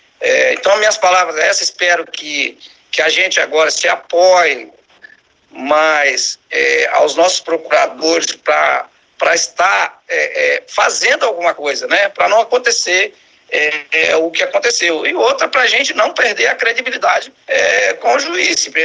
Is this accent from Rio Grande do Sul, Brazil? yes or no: no; Itaúnas, Espírito Santo, Brazil; eu sou de Itaúnas, tento fazer o meu melhor aqui em Itaúnas